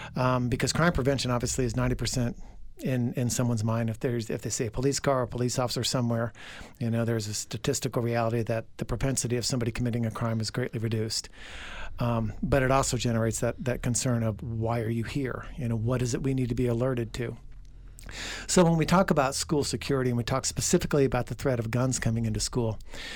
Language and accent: English; West Lafayette, Indiana, United States; I grew up in West Lafayette. We moved here back in the early 60s.